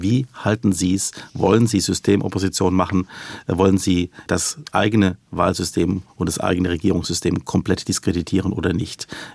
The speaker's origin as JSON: {"language": "German", "country": "Germany", "said": "Also für uns als Deutsche, für uns als Europäer ist und sind und bleiben die USA auf jeden Fall der wichtigste Partner."}